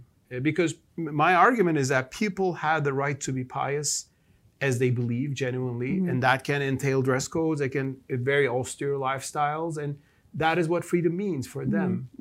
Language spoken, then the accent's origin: English; Istanbul, Turkey; that was a flight I had from Riyadh to Istanbul, my hometown back then, you know, 2013.